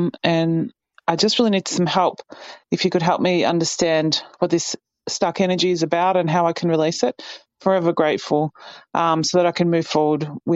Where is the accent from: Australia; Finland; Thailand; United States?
Australia; Melbourne, Victoria; I'm from Melbourne, Australia. I'm a nurse as well.